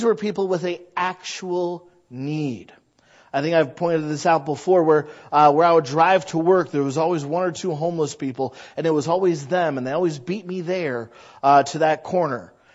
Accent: United States; because I am American.

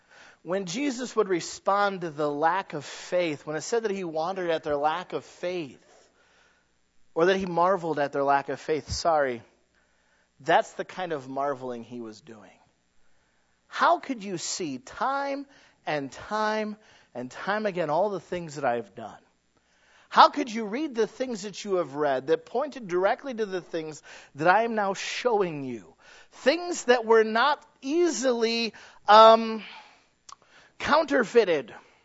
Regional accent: Detroit, Michigan, United States; Because I'm like, I know why they did that. I'm from Detroit.

